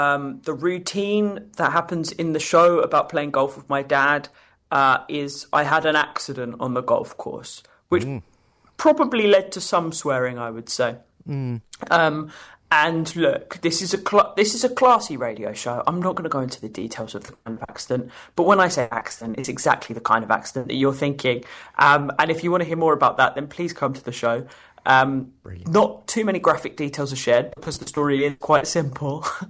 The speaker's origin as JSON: {"language": "English", "country": "United Kingdom", "said": "that is not something I could get on board as a British person."}